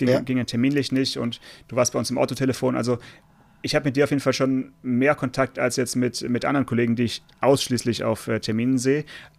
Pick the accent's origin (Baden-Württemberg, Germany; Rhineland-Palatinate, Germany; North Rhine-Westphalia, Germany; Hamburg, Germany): Baden-Württemberg, Germany; Stuttgart; ich bin in Stuttgart geboren und zur Schule gegangen